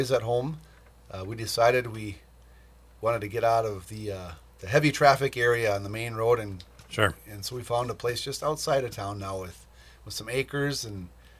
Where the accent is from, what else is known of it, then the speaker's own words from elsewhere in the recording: Painesville, Ohio, United States; Grew up on a dairy farm just southwest of St. Martin.